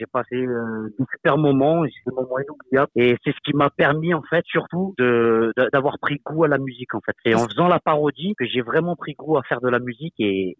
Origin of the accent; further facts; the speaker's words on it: Felgueiras, Porto District, Portugal; Oui, je suis de Felgueiras.